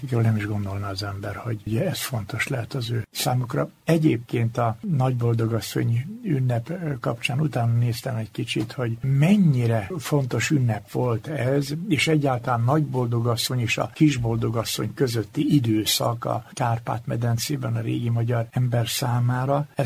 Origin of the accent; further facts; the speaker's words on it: Hungary; mivel én magyarországi német vagyok